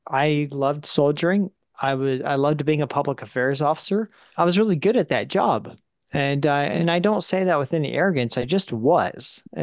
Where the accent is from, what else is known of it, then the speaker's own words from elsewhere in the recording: Florida, United States; now in Kansas City, United States; We currently reside in the greater Kansas City, Missouri area, though I'm originally from Florida.